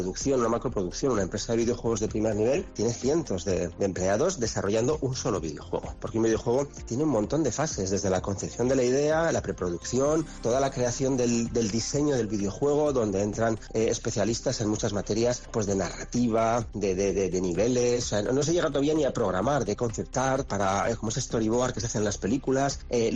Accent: La Rioja, Spain; y bueno, como riojano, y La Rioja creo que es un lugar, por muchas razones que conocemos todos, perfecto para desarrollar actividades y para vivir

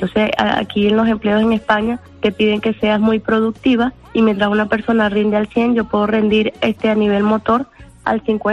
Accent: Venezuela; Soy de Venezuela.

